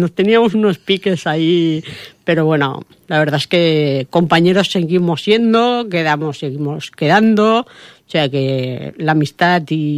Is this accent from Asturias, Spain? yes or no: no; Vila-real, Valencian Community, Spain; Y la verdad es que, y sobre todo al pueblo de Villarreal, es mi pueblo, es donde nací y tenía que hacer algo.